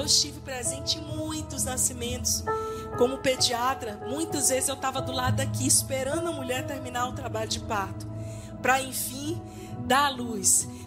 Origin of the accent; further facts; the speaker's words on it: Northeast Region, Brazil; Eu não sei você, mas eu sou nordestina.